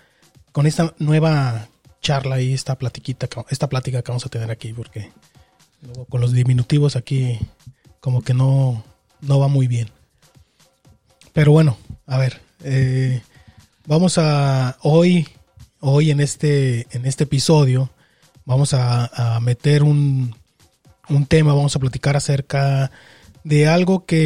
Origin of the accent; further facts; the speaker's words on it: Mexico; esa marca en específico nos identifica como no solamente como mexicanos, sino como parte de Latinoamérica